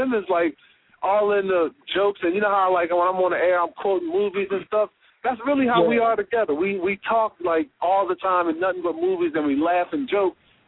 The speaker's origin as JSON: {"language": "English", "town": "Philadelphia", "region": "Pennsylvania", "country": "United States", "said": "And, you know, I'm from Philly. I don't play that, man."}